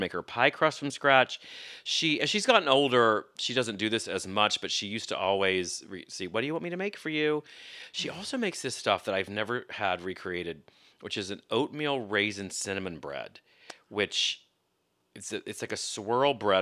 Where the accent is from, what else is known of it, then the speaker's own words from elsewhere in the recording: West Virginia, United States; I grew up in West Virginia, in rural West Virginia